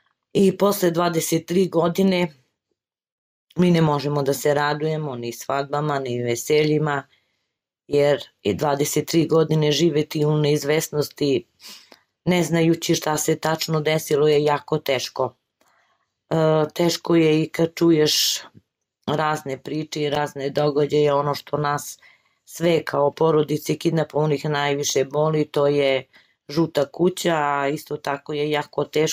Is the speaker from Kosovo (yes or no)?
yes; Gračanica, Kosovo; Rođena sam u Gračanici, živjela u Gračanici, ali eto, bila sam udata u Slivovo